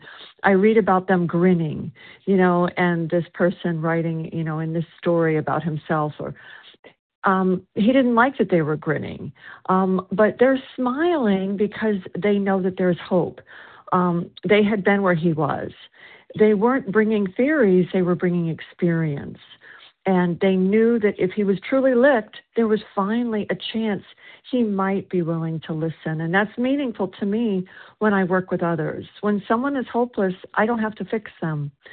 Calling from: South Carolina, United States

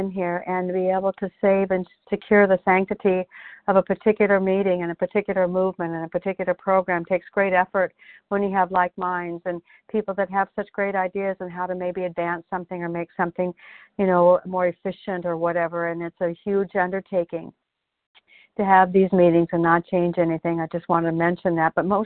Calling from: Canby, Oregon, United States; I'm calling from Canby, Oregon.

